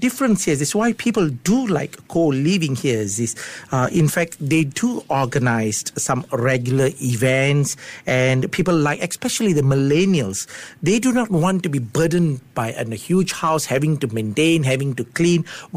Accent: Singapore; You see, we grew up as Singaporean, as I said, 91% of home ownership.

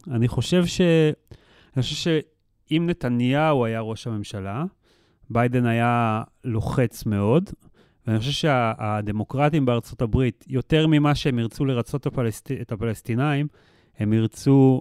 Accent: Haifa, Haifa District, Israel; אני גדלתי בחיפה, הכרתי אותו מגיל צעיר יחסית

